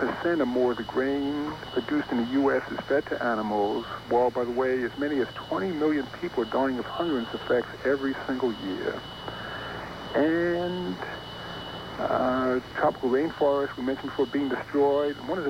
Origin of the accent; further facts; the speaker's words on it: Staten Island, New York, United States; I come from Staten Island, where we have, unfortunately, the world's largest garbage dump.